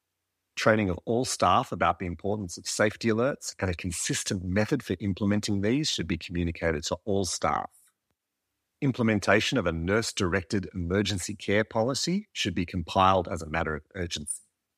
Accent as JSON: {"language": "English", "region": "New South Wales", "country": "Australia", "tie": "born or raised there", "said": "I'm a Koori man born and raised on Biripi country on the mid-north coast of New South Wales with Darug ancestry on my mother's side."}